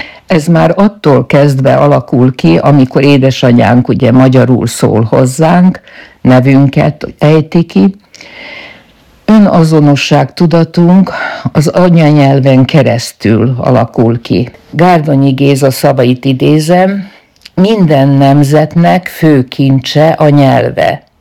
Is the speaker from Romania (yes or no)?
no; Bajmok, Vojvodina, Serbia; Szabadka melletti kis faluban születtem, Bajmokon